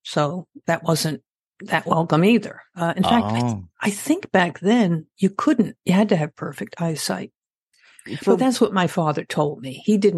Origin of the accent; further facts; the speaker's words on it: Massapequa Park, New York, United States; also born or lived in Brooklyn; Born in Brooklyn, raised on Long Island, Massapequa Park, per se